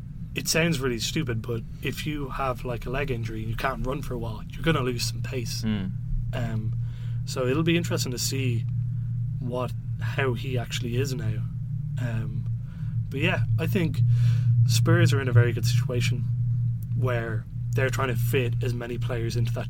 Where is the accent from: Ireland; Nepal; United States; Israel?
Ireland; No, because I'm Irish.